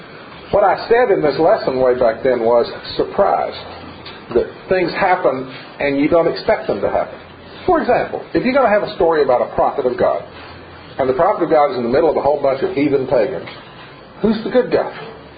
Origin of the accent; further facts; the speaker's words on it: Oak Ridge, Tennessee, United States; born there; I was born in Oak Ridge behind the fence when Oak Ridge was still a secret city.